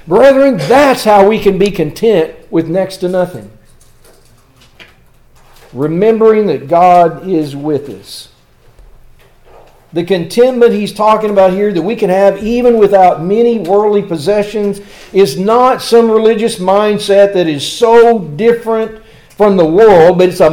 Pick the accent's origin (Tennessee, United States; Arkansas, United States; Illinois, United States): Arkansas, United States; Now, I grew up in Arkansas, and for years, you know, Texas was our rivalry in just about everything.